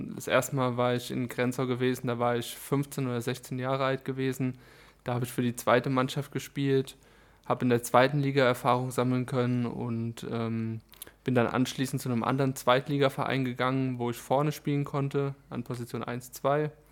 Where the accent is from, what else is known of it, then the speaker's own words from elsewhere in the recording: Worms, Rhineland-Palatinate, Germany; born there; wenn ich zu Hause bin, dann bin ich auch ab und zu nochmal in Worms und oder in Alzey zum Beispiel